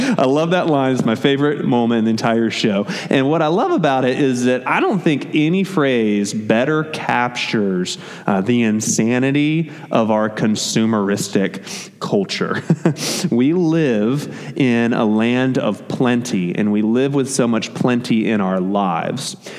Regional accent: the South, United States; I know I'm a Southerner and I shouldn't say soda.

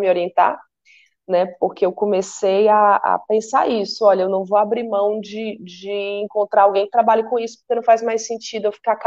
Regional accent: Fortaleza, Ceará, Brazil; Então nasci em Fortaleza e fiz a minha graduação em psicologia lá, o meu mestrado também em psicologia lá.

